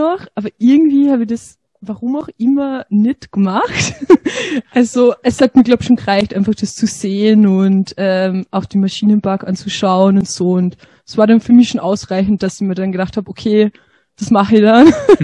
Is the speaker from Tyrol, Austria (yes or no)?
no; Carinthia, Austria; Ja, also ich bin aufgewachsen in Busanitz. Das kennt wahrscheinlich niemand. Das ist ein 800-Seelendorf in Kärnten.